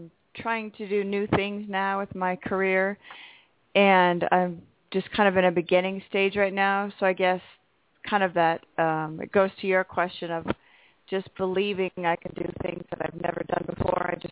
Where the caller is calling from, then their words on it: Washington, United States; I'm calling from Washington State.